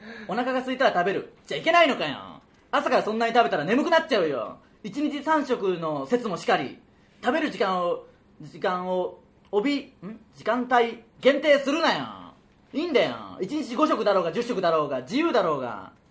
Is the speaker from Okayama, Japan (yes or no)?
yes; Okayama, Japan; 岡山県の倉敷市、うん、まあ、僕らの地元岡山県でありますけど、倉敷のことあんまりわからないんで、